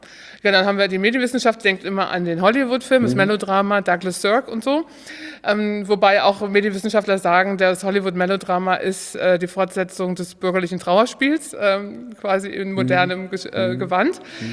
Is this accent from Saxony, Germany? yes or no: no; Koblenz, Rhineland-Palatinate, Germany; ich bin zur Schule gegangen im Rheinland, ich komme aus Koblenz.